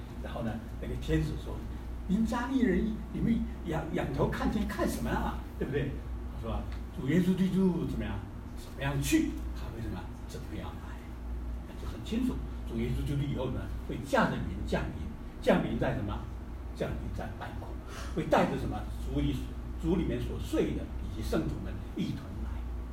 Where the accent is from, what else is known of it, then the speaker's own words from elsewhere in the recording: China; 所以呢土耳其人对我们中国人很友善，对不对？